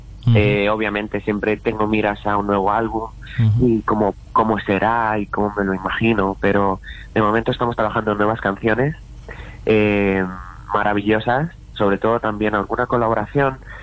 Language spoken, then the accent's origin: Spanish; Region of Murcia, Spain; now in Madrid, Spain; Pues no tengo tanto la oportunidad de ir a mi tierra natal porque estoy como a 4 horas de Madrid, y uh-huh, la verdad que es en Murcia